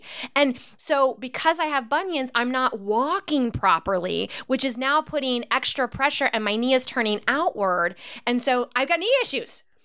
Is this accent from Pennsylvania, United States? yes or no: yes; Pennsylvania, United States; also born or lived in San Diego; because I'm born and raised in America, grew up in Pennsylvania, lived in San Diego.